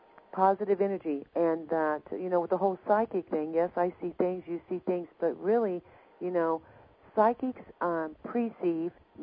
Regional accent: Los Angeles, California, United States; also born or lived in Kentucky; I grew up in Los Angeles

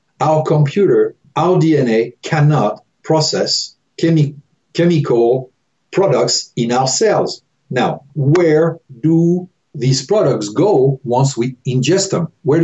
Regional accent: Paris, Île-de-France, France; I'm from Paris. My mom raised me home cooked meal from scratch.

